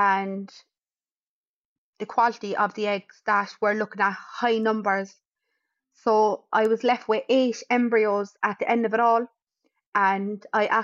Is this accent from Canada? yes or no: no; Cork, Munster, Ireland; I'm from Cork City. I'm 28. I'm married since July. And I have twin girls.